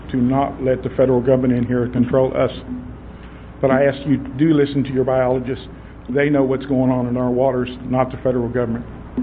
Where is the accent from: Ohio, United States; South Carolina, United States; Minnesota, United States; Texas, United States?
Texas, United States; Corpus Christi; I'm from South Texas, Corpus Christi area, and that is way south of here.